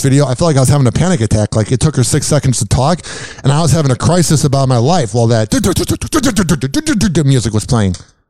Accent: Chicago, Illinois, United States; because I'm from Chicago

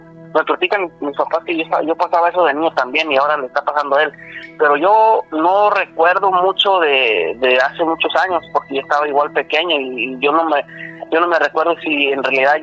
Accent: Mechoacanejo, Jalisco, Mexico; Me llevaron varias veces con un padre a la iglesia de ahí de mi pueblo, de ahí de Mechoacanejo, Jalisco, donde yo soy.

